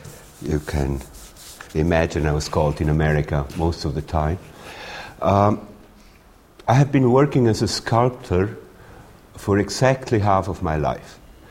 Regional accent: Graubünden, Switzerland; born there; first language Romansh; English is a second language; I was born in Switzerland, in the Engadin Valley, which is famous for its beauty, for St. Moritz also.

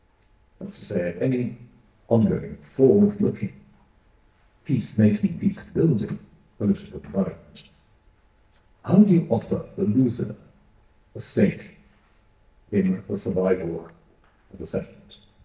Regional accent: Wales, United Kingdom; I come from Wales, where this is not entirely like a question today

